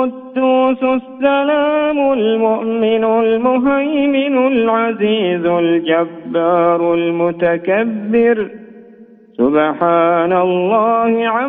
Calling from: Sabya, Jazan Province, Saudi Arabia; من جازان صبيع.

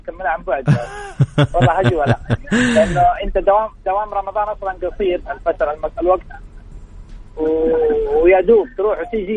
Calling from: Jeddah, Makkah Province, Saudi Arabia

